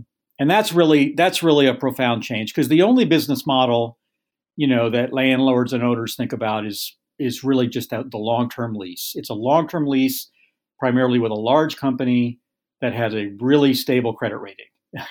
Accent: Austin, Texas, United States; So we started, I'm from Austin, and my team, my tech team that I put together, all of which came from prominent tech startups here in Austin.

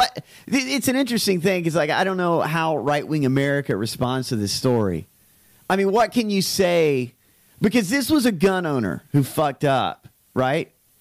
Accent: the South, United States; You know, I grew up in the South.

